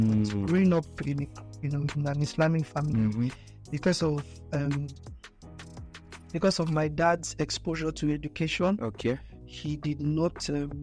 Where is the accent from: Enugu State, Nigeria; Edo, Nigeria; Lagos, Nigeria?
Lagos, Nigeria; Growing up in Lagos, I moved to my grandmother's place.